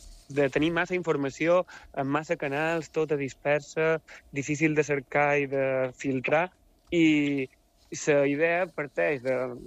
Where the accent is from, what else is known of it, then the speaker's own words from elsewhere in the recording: Menorca, Balearic Islands, Spain; now in Mallorca, Spain; Jo soc de Menorca i és mig mallorquina, mig menorquina, tot i que jo soc resident aquí a Mallorca de fa uns anys.